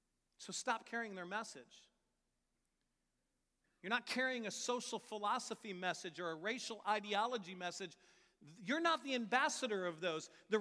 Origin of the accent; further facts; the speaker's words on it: United States; We are American by nationality, but we are colors.